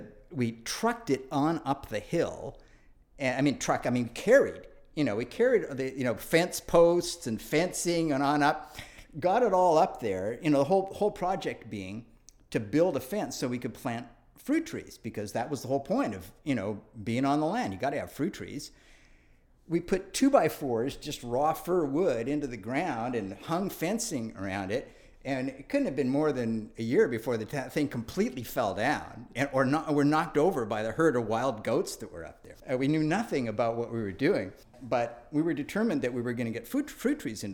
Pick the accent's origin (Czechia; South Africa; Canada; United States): Canada; Toronto, Ontario; born there; I was born in Toronto, Canada, in 1947.